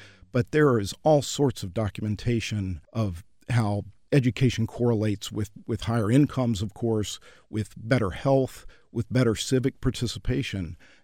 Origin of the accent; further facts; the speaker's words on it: Virginia, United States; I grew up in Virginia.